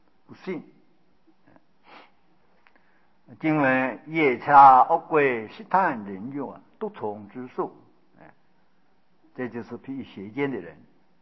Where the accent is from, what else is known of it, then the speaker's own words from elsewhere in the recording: China; 我们中国人呢、啊、都叫他真灵了啊